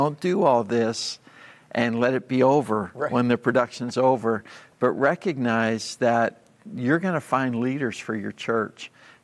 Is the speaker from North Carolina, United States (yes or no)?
no; Pittsburgh, Pennsylvania, United States; You remember one of them because we're from Pittsburgh.